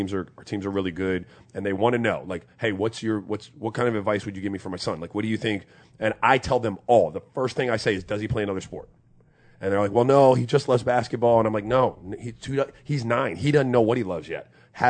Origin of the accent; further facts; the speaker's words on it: St. Croix, U.S. Virgin Islands; I really wanted to play because I grew up in St. Croix where there was no tackle football.